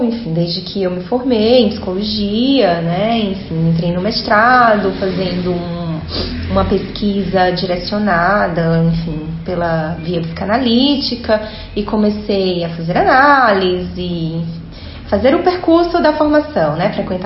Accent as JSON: {"language": "Portuguese", "town": "Fortaleza", "region": "Ceará", "country": "Brazil", "also_born_or_lived": "Salvador, Brazil / France", "said": "Inicialmente em Fortaleza, depois eu sou de Fortaleza."}